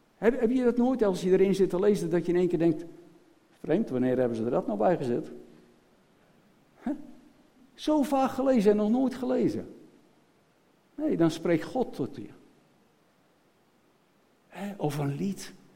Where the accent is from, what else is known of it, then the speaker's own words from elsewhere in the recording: Netherlands; Nou, daar zijn wij Nederlanders gek op